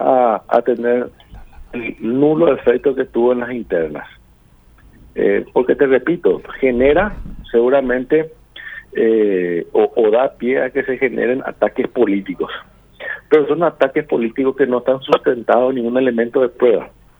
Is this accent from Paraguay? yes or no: yes; Paraguay; Entonces tenemos que preguntar nosotros como paraguayos qué es lo que queremos.